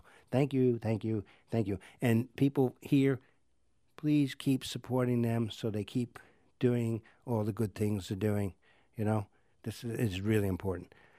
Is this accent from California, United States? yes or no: no; Delmar, New York, United States; I grew up outside Albany in Del Mar, and I always said it took me 18 years to get out of the suburbs.